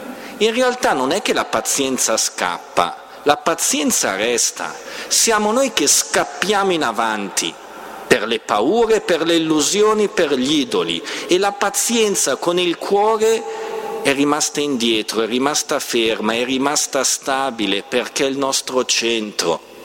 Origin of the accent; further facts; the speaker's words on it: Caronno Pertusella, Lombardy, Italy; ma dall'Ungheria voleva tornare a Caronno Pertusella, il mio paese.